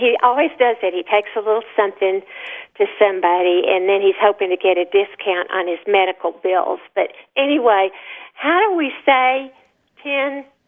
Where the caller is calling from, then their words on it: Austin, Texas, United States; it's a double first name, like Peggy Sue, and I'm calling from Austin, Texas.